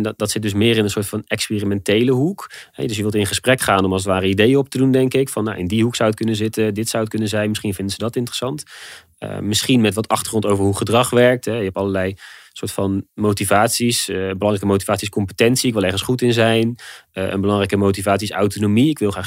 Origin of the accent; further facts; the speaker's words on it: Rijnsburg, South Holland, Netherlands; Ik kom uit Rijnsburg, dat ligt vlakbij Leiden. Daar zitten allemaal bloemenbedrijven.